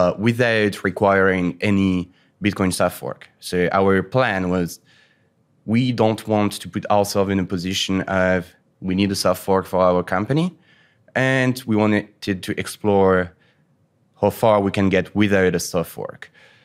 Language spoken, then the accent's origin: English; France; English is a second language; So I started by founding a development company and a retail shop in my hometown in France.